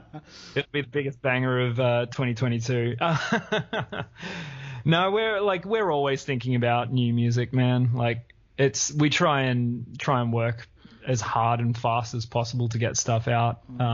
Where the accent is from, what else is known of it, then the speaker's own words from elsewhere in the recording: Wollongong, New South Wales, Australia; now in Queensland; I was always up in Queensland. Well, I was born in Wollongong and went around, you know, a couple of Sydney places in Canberra for a few years. But yeah, I've been like Queensland bound for a while.